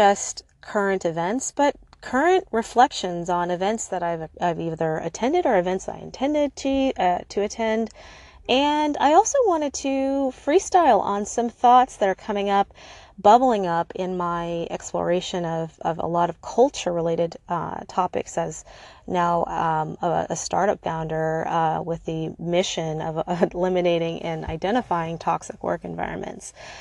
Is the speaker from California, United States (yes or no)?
yes; California, United States; I'm so happy to hear, you know, be here. And I'm from Silicon Valley and I tend to go to a lot of events.